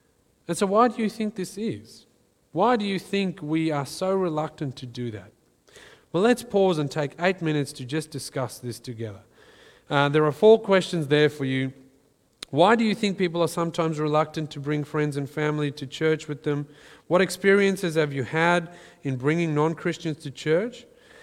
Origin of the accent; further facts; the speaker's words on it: South Africa; growing up in South Africa, this really wasn't the culture of the church I was in.